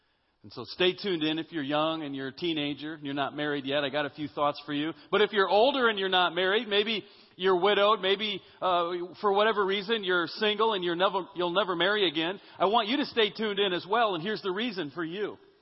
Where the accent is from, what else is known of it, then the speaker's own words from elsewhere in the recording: Iowa, United States; But I'm from Iowa.